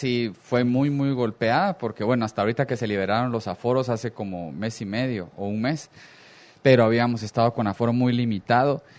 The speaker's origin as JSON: {"language": "Spanish", "country": "Guatemala", "said": "una de nuestras metas es como ir generando más identidad con lo que somos como guatemaltecos, ¿verdad?"}